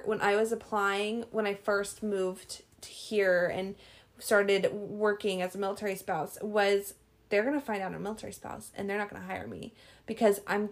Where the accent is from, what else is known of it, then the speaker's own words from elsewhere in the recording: Arizona, United States; Yeah, so Grand Canyon University, from my home state, Arizona, does an amazing military spouse scholarship.